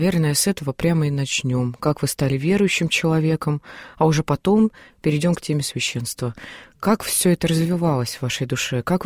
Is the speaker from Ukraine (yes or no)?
no; Siberia, Russia; Я сама из Сибири, поэтому у меня всегда сердце так согревается.